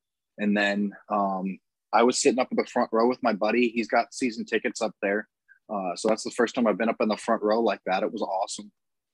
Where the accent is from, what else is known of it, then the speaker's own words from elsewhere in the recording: St. Petersburg, Florida, United States; But I grew up in St. Pete, so I've been a Bucks fan my whole life.